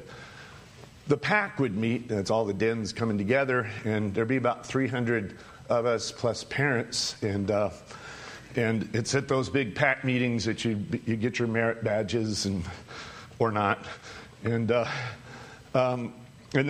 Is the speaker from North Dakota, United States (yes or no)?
yes; North Dakota, United States; But growing up in the North Country, in North Dakota, I don't know if it was my mom trying to give me something to do or to keep me busy.